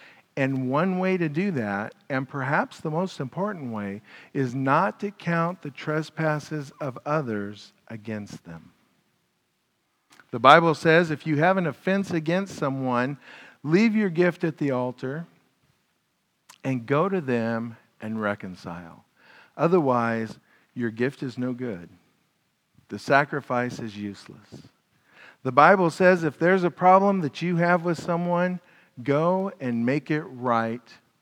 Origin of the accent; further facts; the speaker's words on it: California, United States; I'm okay with Spanish. I was raised in Southern California, otherwise known as Northern Mexico.